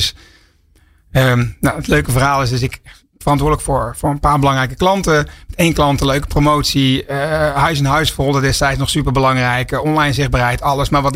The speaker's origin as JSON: {"language": "Dutch", "region": "North Brabant", "country": "Netherlands", "said": "ik kom uit Brabant"}